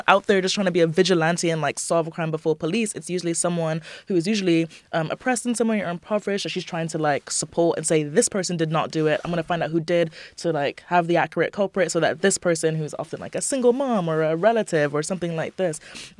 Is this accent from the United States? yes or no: no; Jamaica; I grew up partly in Jamaica.